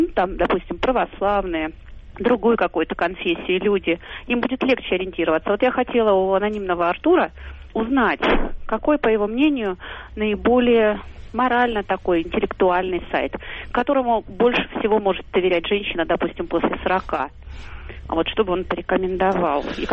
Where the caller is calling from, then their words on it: Moscow, Russia; я звоню из Москвы.